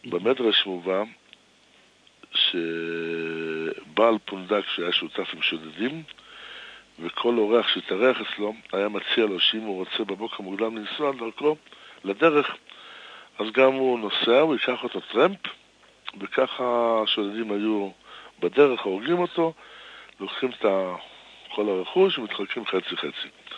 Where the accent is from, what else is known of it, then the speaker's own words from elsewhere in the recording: Jerusalem, Jerusalem District, Israel; אנחנו בתור ירושלמים